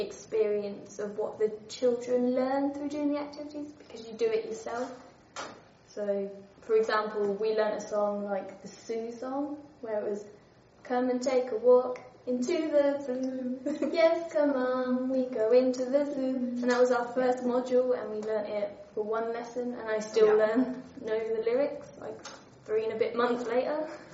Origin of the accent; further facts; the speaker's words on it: England, United Kingdom; Obviously, because we're English, we have a lot of differences, because we drive on the opposite side of the road